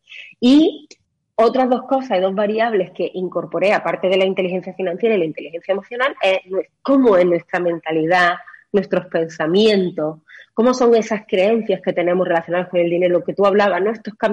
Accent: Málaga, Andalusia, Spain; now in Mallorca, Spain; yo trabajaba en Málaga, soy malagueña, y pedí el traslado a Mallorca porque me vine aquí

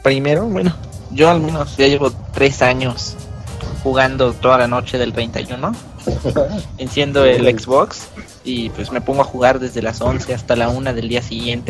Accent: Mexico City, Mexico; Del Distrito Federal.

